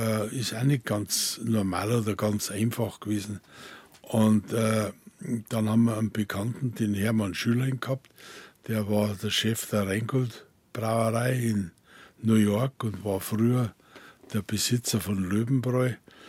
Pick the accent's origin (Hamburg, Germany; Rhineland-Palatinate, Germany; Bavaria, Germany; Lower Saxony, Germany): Bavaria, Germany; ja, man hört es. Ich komme aus Bayern, habe ich gesagt.